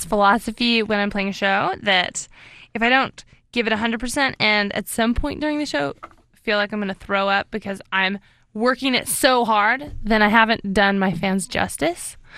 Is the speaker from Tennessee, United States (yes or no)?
yes; Nashville, Tennessee, United States; and that's just what I did for fun, and that's kind of how I was raised in Nashville.